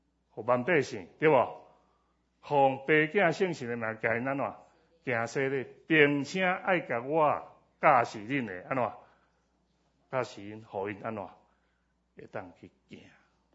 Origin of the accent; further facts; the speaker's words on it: Taiwan; 甚至回去在我们的故乡台湾